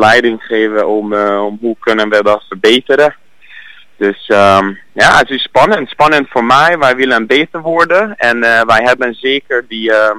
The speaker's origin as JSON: {"language": "Dutch", "country": "Hungary", "second_language": "Dutch", "moved": "yes", "lives_now": "Netherlands", "said": "Ik kom uit van Hongarije. En ik woon hier in Nederland al 8 jaar."}